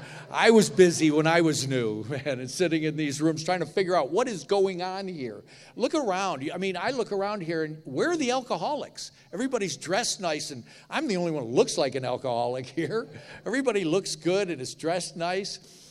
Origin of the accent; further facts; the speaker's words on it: Niagara Falls, Florida, United States; now in Miami, United States; I'm from Niagara Falls near Buffalo, right?